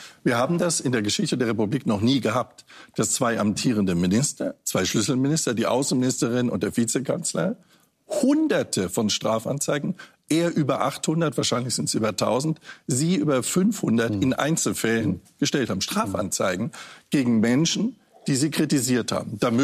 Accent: Frankfurt, Hesse, Germany; Ich meine, ich komme aus Frankfurt.

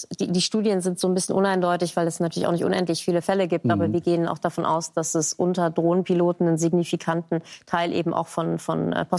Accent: North Rhine-Westphalia, Germany; ich komme aus dem Grenzbereich irgendwie in NRW noch ein Begriff, weil da der Westwall lang geht.

